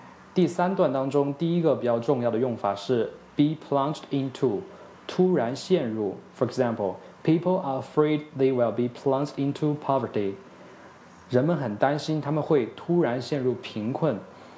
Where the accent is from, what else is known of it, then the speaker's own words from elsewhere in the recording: Chongqing, China; accent: Sichuan; English is a second language; For your information, I'm from Chongqing, so perhaps every now and then I speak Mandarin with a Sichuan accent.